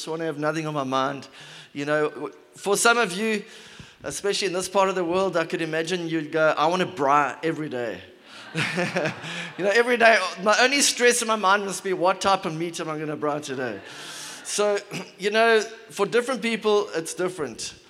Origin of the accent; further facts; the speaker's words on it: Port Elizabeth, Eastern Cape, South Africa; I come from Port Elizabeth.